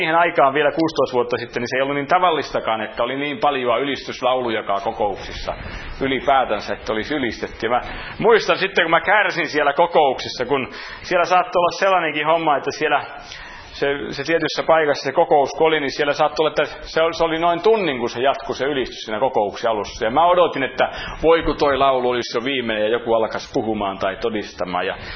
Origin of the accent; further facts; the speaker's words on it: Häme, Finland; Me olen hämäläinen